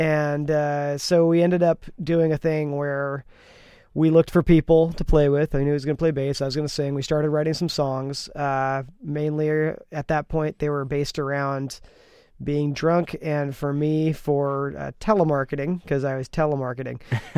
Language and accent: English; El Sobrante, California, United States; also born or lived in Pinole; I was from Pinole and, like, El Sobrante area. I grew up in El Sobrante